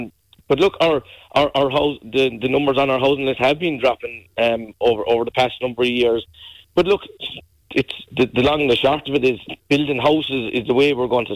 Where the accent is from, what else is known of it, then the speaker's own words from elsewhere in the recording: Munster, Ireland; my hometown of Killarglen